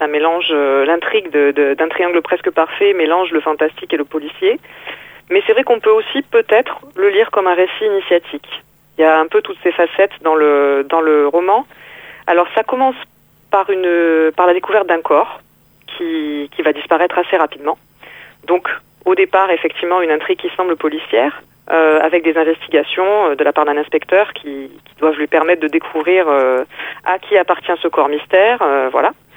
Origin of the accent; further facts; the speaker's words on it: Provence-Alpes-Côte d'Azur, France; now in Nîmes, France; aujourd'hui je vis à Nîmes dans le Gard, mais je suis originaire de la Côte d'Azur. C'est une région à laquelle je suis vraiment très attachée encore aujourd'hui.